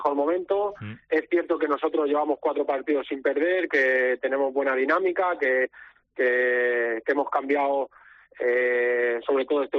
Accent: Catalonia, Spain; como bien dices, yo soy catalán

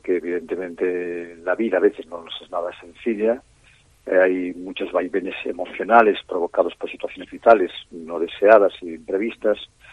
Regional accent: Vigo, Galicia, Spain; ya que soy vigués, y ya que mi madre está en Vigo

